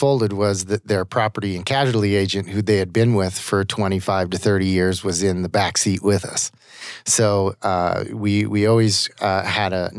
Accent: Des Moines, Iowa, United States; now in Arizona, United States; Yeah, I grew up in Des Moines, Iowa. I actually went to the University of Iowa

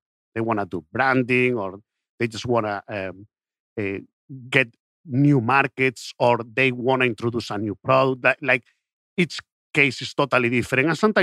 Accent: Spain; I'm originally from Spain.

